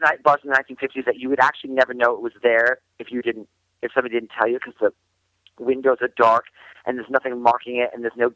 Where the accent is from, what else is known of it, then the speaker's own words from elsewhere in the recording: New England, United States; Well, I grew up in New England where we would regularly get 2 or 3 feet of snow.